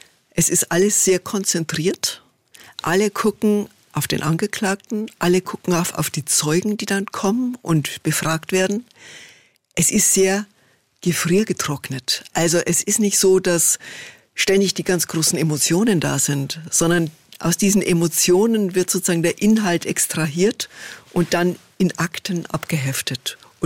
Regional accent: Bavaria, Germany

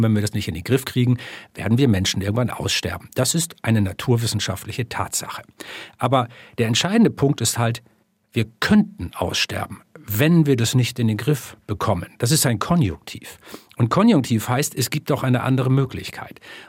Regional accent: Germany; in dieses Land, in mein Heimatland

